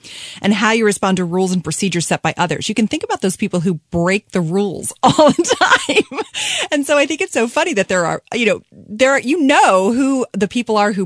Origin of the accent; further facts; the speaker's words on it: California, United States; You know, I'm a Californian, Sean, so you know that I do kooky stuff.